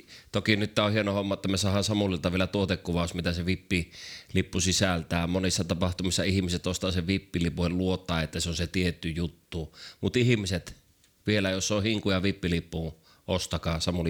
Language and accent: Finnish; Kemi, Lapland, Finland; kun mä ite aikanaan muutin Kemistä, missä mä oon niinku syntynyt, ja mut hauataan kemiläisenä